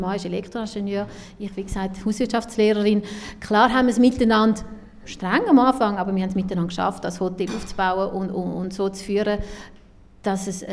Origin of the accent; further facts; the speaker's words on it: Switzerland; Ja, anecken tue ich als Schweizerin einfach